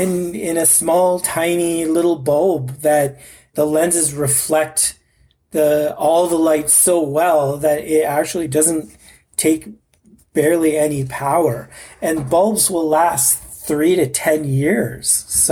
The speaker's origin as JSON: {"language": "English", "country": "Canada", "said": "So as a Canadian, it's kind of, we don't look at violence"}